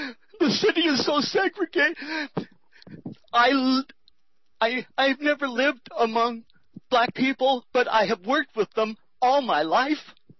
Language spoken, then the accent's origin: English; Alhambra, California, United States; also born or lived in Los Angeles / Woodland Hills; I was a white boy born downtown Los Angeles. She grew up there. I grew up in Alhambra and Woodland Hills.